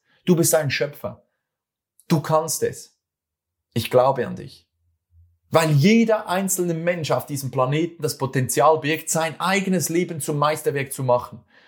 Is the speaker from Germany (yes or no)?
no; Switzerland; accent: Swiss German; das ist wieder mein schweizerdeutscher Akzent hier